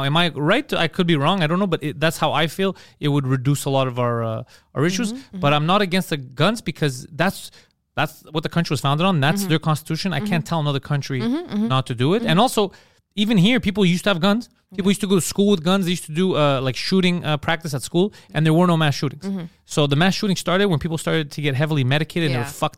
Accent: Canada; I'm Canadian.

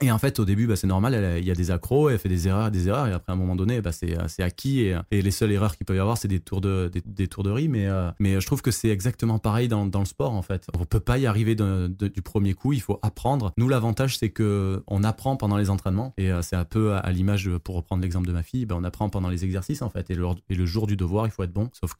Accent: Marseille, Provence-Alpes-Côte d'Azur, France; Alors moi je suis de Marseille

